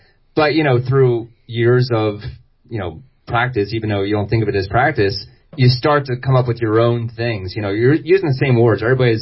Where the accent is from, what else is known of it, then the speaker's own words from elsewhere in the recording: Delaware, United States; growing up in Delaware, that meant going to Philly a lot.